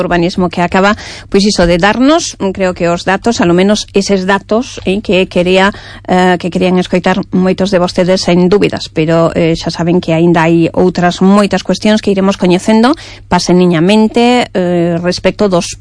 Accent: Galicia, Spain; os que somos galegos estamos acostumados a estes veráns un tanto atípicos

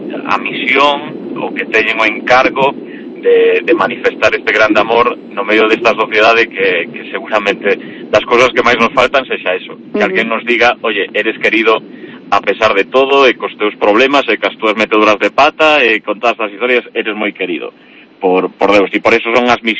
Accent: Lalín, Galicia, Spain; os que medramos en Lalín, en torno á parroquia de Lalín

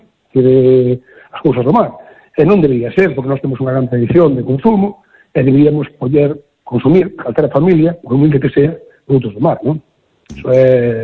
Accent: Galicia, Spain; forma parte do noso ser como galegos

